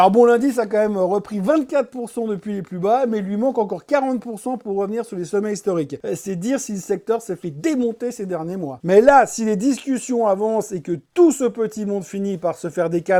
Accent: Switzerland; Et puis alors chez nous, en Suisse

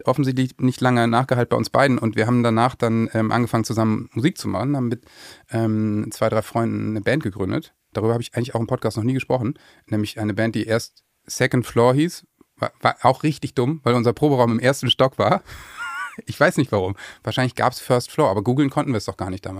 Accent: Osterholz-Scharmbeck, Lower Saxony, Germany; Und wir kommen vom Dorf, ne? Also wir sind in Osterholz-Scharmbeck zusammen zur Schule gegangen.

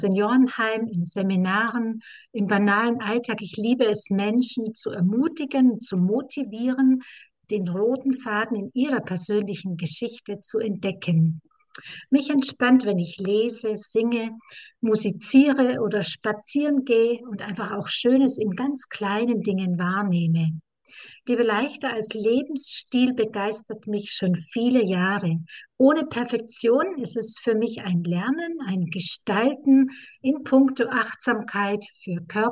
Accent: Bavaria, Germany; Ich bin gebürtige Niederbayerin. Durch meinen lieben Mann im Schwaberländle gelandet, Mama von zwei erwachsenen Söhnen. Ich bin Gottes Königstochter.

